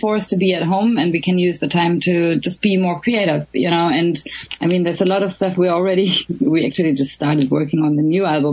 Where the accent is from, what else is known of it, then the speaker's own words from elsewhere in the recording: Berlin, Germany; also born or lived in Los Angeles / London; now in Sweden; I'm a big city girl. You know, I was born and raised in Berlin, and I lived in LA for 3 years, and I lived a little bit in London and so on.